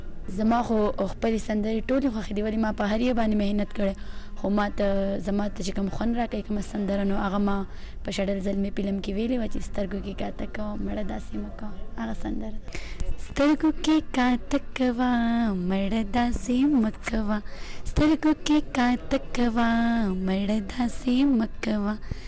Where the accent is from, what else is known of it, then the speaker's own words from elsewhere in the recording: Swat, Khyber Pakhtunkhwa, Pakistan; عمر چې دی نو 18 سال دی او زه پیدا شوی په سوات کې یم.